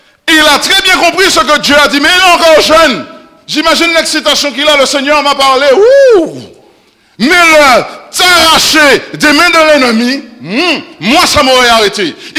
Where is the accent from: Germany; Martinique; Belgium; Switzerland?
Martinique; ou on dit boutique hein, chez moi en Martinique